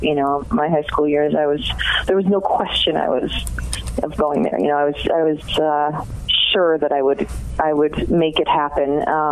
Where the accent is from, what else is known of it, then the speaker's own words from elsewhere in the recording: Muskegon, Michigan, United States; I grew up in Muskegon, in a tiny little neighborhood called Bluffton, which is actually like a peninsula in and of itself, because it's surrounded by Muskegon Lake Michigan